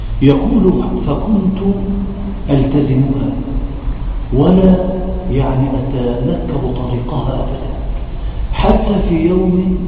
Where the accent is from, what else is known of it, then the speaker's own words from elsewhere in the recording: Port Said, Port Said Governorate, Egypt; وهو من أحب إخواني إلى قلبي في بلدنا بورسعيد.